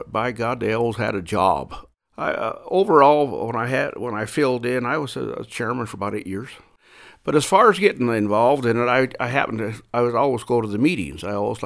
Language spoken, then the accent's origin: English; Harlem, Montana, United States; also born or lived in Helena / Chinook; I grew up in Harlem. I was born in Helena. I grew up in Harlem and Chinook in Blaine County. There was lots of Little Shell tribal members there.